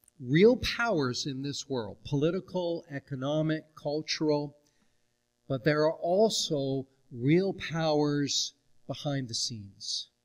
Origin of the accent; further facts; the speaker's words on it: Canada; I am Canadian. I care about what happens to Canada and its communities.